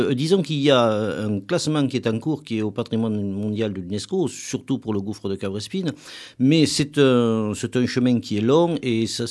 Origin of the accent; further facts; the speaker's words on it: Occitanie, France; Quand j'étais très jeune, en 1973, donc là, ça remonte à quelques jours quand même, près de chez moi, dans le Gard, s'est aménagée la grotte de Trabuc